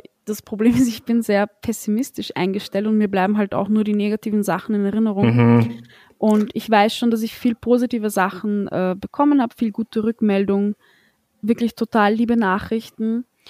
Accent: Austria; born there; ich bin in Österreich geboren. Meine Eltern sind in Bulgarien geboren, aber eigentlich aus der Türkei.

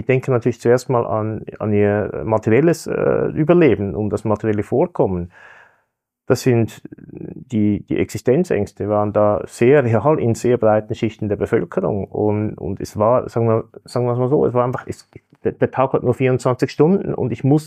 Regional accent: Switzerland; Und ich komme aus der Schweiz

